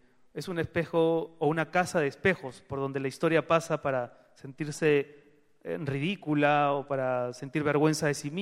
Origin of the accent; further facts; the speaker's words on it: Lima, Peru; born there; Lima, la ciudad donde yo nací, es un desierto, ¿no? Es el encuentro de tres valles desérticos.